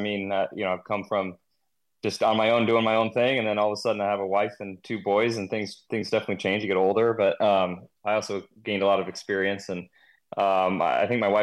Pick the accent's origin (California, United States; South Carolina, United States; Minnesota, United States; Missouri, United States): Missouri, United States; St. Louis; I grew up in St. Louis, and his dad and my dad were good pals playing at, of course, Whitmore in St. Louis.